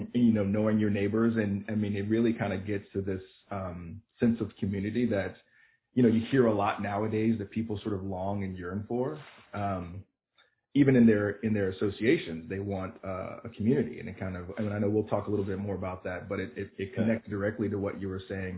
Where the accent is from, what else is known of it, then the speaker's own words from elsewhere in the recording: Hertford, North Carolina, United States; born there; So I was born in a really, really tiny town called Hertford, North Carolina.